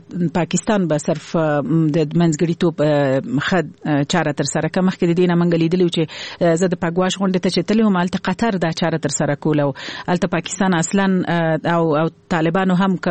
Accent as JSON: {"language": "Pashto", "country": "Afghanistan", "said": "زه د یو افغان په توګه د افغان حکومت په دری دریز باندې شاید دومره شک ونه لرم"}